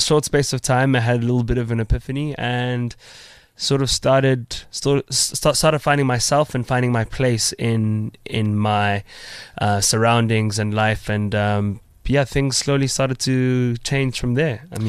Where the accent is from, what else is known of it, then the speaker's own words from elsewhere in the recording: Soweto, Gauteng, South Africa; I grew up in Soweto and Protea North